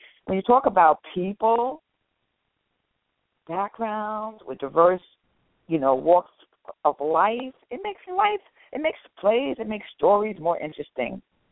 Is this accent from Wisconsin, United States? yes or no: no; New York City, New York, United States; because I'm born and raised in the South Bronx, and I'm a guerrilla.